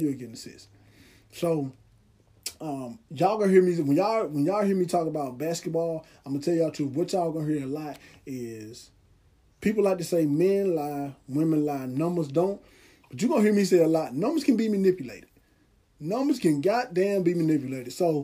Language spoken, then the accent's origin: English; Somerville, Tennessee, United States; Hey, look, I am from Somerville. I grew up watching the University of Memphis Tigers play every Saturday.